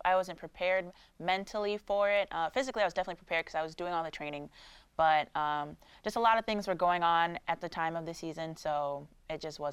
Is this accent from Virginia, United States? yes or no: no; Chicago, Illinois, United States; now in Michigan, United States; I'm from Chicago, so it's a little different than it is here in Michigan.